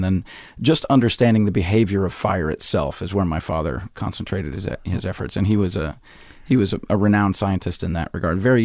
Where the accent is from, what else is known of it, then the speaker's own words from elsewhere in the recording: Missoula, Montana, United States; fire brought our family, working with forest fires brought our family to Montana. And I did my principal growing up in Missoula, Montana.